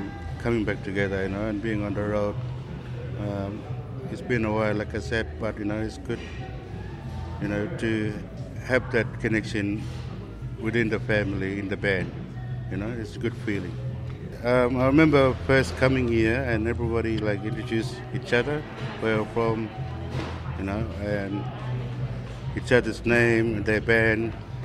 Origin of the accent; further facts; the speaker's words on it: Baniela, Northern Territory, Australia; Garangali Band, our community, Baniela, is right on the coastal. It's right on the coast. We're not far from Groot.